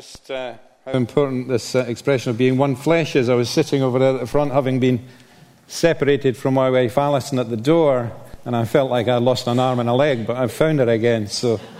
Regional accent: Scotland, United Kingdom; accent: Scottish; now in England; And then in 2008, we sensed the Holy Spirit's promptings to move back to Scotland. You can probably tell by my well-disguised accent that I'm Scottish. I've lived down in England for a long part of my life, and I've had to refine my Scottish accent.

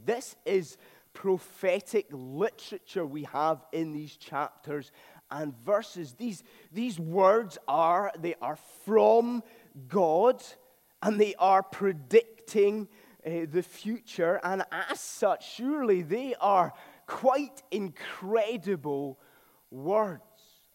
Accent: Scotland, United Kingdom; We are Scottish Calvinists.

